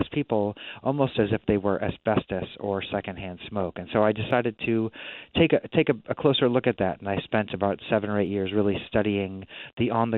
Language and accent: English; Kansas City, Missouri, United States; Well, I'm somebody who's from the Midwest. I grew up in Kansas City and now live in Tennessee.